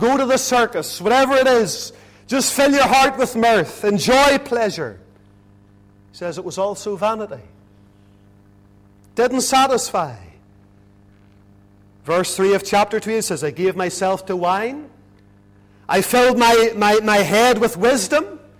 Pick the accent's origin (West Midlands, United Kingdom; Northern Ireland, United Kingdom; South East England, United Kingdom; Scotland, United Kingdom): Northern Ireland, United Kingdom; Lisburn; Used to be a man visited our home whenever I was a little boy growing up in Lisburn.